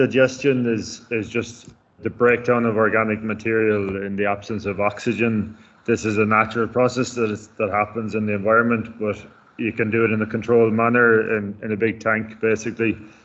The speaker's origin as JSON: {"language": "English", "region": "Connacht", "country": "Ireland", "said": "from South Galway near Clarenbridge."}